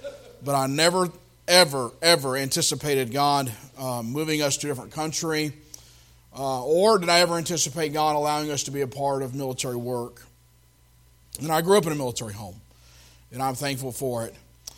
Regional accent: Tennessee, United States; I grew up in Tennessee and loved to go to camp meetings

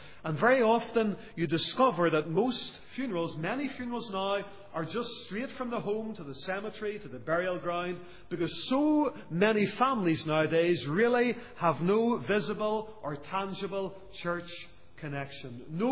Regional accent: Lisburn, Northern Ireland, United Kingdom; My hometown of Lisburn is the same. Dozens of Presbyterian churches in the borough.

